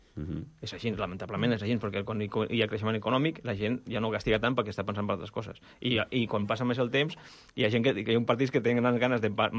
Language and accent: Catalan; Ripollet, Catalonia, Spain; now in Sant Cugat del Vallès, Spain; Jo sóc de Ripollet, però visc a Sant Cugat. Des de fa uns anys.